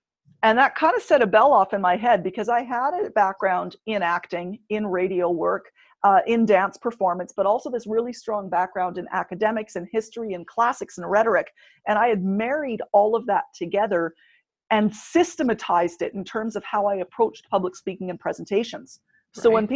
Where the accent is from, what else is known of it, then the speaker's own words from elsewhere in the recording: Canada; And I've got clients in Canada, my home country, as well as the US and in Europe.